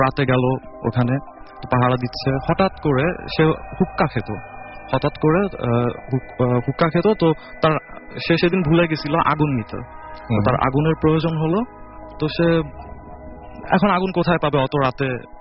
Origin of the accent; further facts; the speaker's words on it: Faridpur, Dhaka Division, Bangladesh; now in Hazaribagh, Bangladesh; আমার home district হচ্ছে ফরিদপুরে, ফরিদপুরের বলমারি থানা।